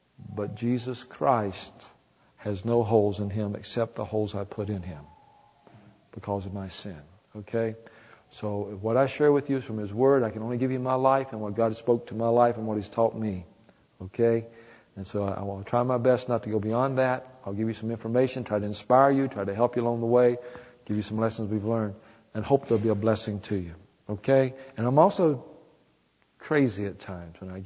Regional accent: Midland, North Carolina, United States; I am from North Carolina. I'm from a place called Midland, which is about 20 miles outside of the Charlotte city limits when I was growing up.

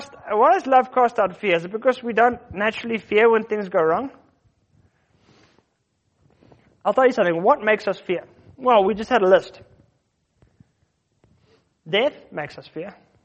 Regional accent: South Africa; born there; When I was born in South Africa, he could have let me be born somewhere else.

